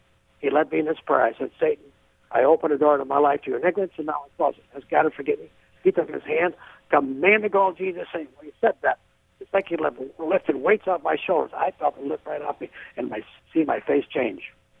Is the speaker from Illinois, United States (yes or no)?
yes; Chicago, Illinois, United States; now in Texas, United States; All right, I'm from Illinois. I just moved to Texas. This is my testimony. Polish and Italian, you're raised Catholic automatic. That's in Greenwich. Raised in Chicago, my parents were divorced.